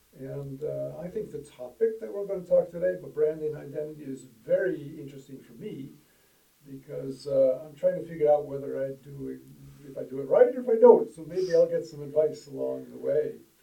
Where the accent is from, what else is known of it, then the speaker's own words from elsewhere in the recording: United States; moved away as an adult; now in Sweden; Well, I'm from the States originally, but I've lived here for all my adult life.